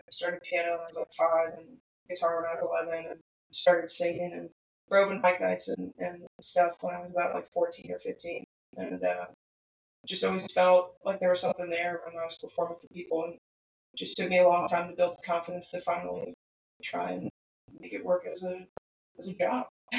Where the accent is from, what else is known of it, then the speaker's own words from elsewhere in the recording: Washington, District of Columbia, United States; So I grew up on Capitol Hill in D.C., which is like kind of like opposite of country, I feel like, country music, spent my whole life in the city and never really truly felt home there.